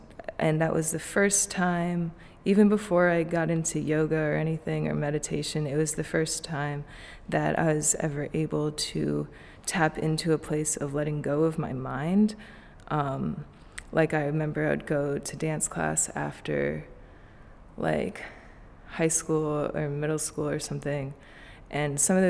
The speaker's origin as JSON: {"language": "English", "region": "Maryland", "country": "United States", "said": "from Maryland."}